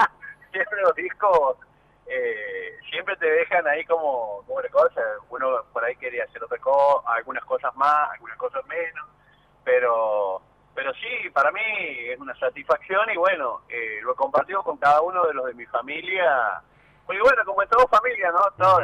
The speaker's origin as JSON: {"language": "Spanish", "country": "Argentina", "said": "lo que somos como argentinos, lo que significa para nosotros Argentina"}